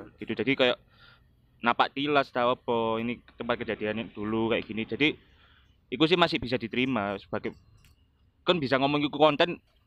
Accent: Surabaya, East Java, Indonesia; karena enggak punya desa kan memang saya. Desa saya kan di Surabaya.

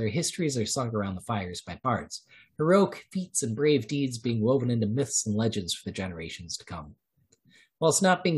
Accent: Michigan, United States; accent: Michigan; It's got to be my Michigan accent. It's like, here I'm saying, well, let's barter, and you know, I'm saying let's barter rabbits and stuff, but you know, barter, yeah. Yes, we just don't have T's where I come from.

